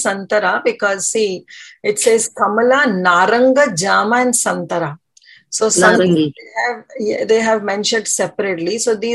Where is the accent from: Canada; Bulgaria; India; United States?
India; North India; especially in North India. I'm from North, so I know.